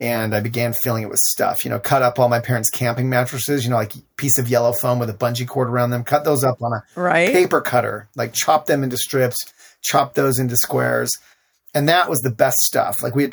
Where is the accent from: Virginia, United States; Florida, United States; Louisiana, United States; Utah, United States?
Utah, United States; Salt Lake City; growing up in Salt Lake City, Utah, to be a bit rebellious and think of wild ways to entertain myself as a young person.